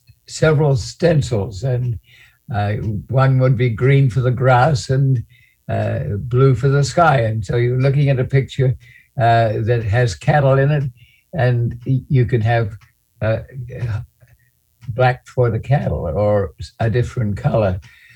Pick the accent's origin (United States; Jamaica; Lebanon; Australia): Australia; I grew up in Australia on a coastal plain with a mountain behind